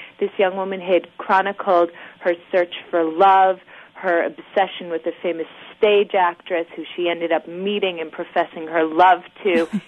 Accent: Chicago, Illinois, United States; growing up in Chicago and just the proximity you're able to have to these great Art Deco buildings and wandering through the Art Institute without seeing a soul sometimes during the week

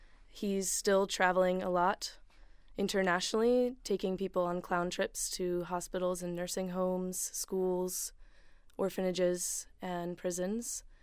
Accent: Blacksburg, Virginia, United States; born there; now in Asheville, United States; And I moved to Asheville from Blacksburg, Virginia, which is where I was born.

